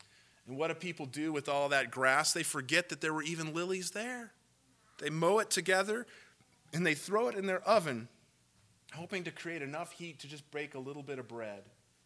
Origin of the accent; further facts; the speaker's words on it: Washington, United States; Maybe for us, I grew up in Washington.